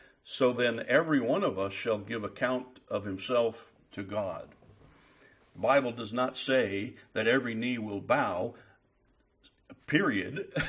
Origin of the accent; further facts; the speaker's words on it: United States; And I can tell you, as an American, I can tell you, citizens of the United States of America don't understand much about this idea of reverence and respect.